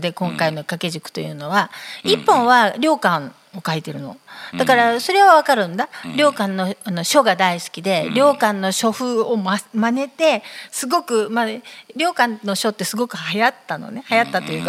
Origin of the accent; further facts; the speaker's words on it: Kanagawa, Japan; 私ほら神奈川県出身だから